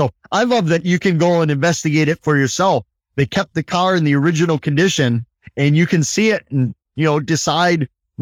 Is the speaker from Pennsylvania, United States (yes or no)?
no; Wisconsin, United States; he eventually landed in my hometown in Wisconsin.